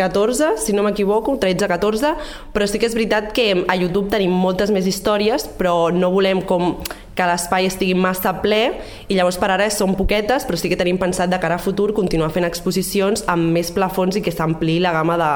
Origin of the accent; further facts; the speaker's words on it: Valls, Catalonia, Spain; jo soc de Valls, jo, de tota la vida